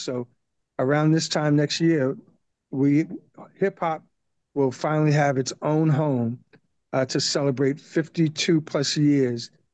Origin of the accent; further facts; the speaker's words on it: Bronx, New York, United States; also born or lived in Harlem; I was born in Harlem, but raised in the Bronx. I grew up in the Northeast section of the Bronx in a neighborhood called the Valley.